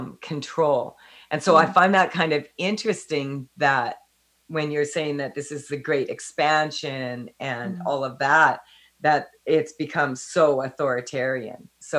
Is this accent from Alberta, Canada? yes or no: no; Saskatchewan, Canada; Yeah, I'm from Saskatchewan.